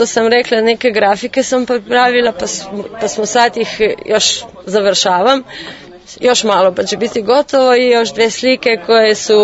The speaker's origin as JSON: {"language": "Serbian", "town": "Sevnica", "region": "Lower Sava", "country": "Slovenia", "said": "iz Slovenije, dolazim iz Sevnice, a to ćete znati verovatno za prvu damu, ja sam njoj suseda, pa tako onda svi znaju odakle dolazim."}